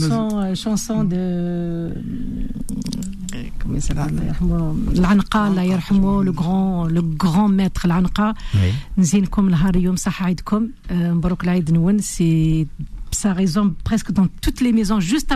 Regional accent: Béjaïa, Béjaïa Province, Algeria; moi, je suis de Bijaya, donc la basse Kabylie

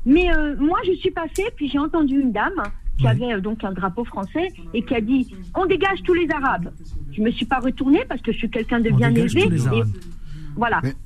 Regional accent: Algeria; now in France; je suis algérienne, musulmane, nationalité française, donc française.

